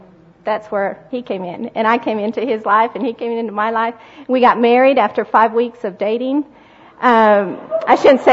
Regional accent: Colorado, United States; moved away as an adult; I was born and raised in Colorado. And after I graduated from high school, I came here to Oklahoma University.

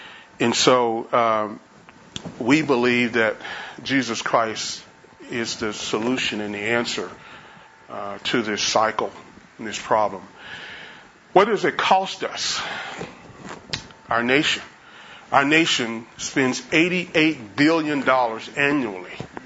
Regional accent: Dallas, Texas, United States; As I tell people, I'm originally from Dallas.

